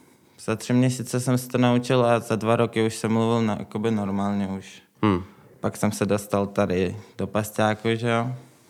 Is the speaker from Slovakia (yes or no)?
no; Russia; now in Czech Republic; Přijel jsem sem s rodičema, no. Narodil jsem se v Rusku. Tam jsem nějakou dobu bydlel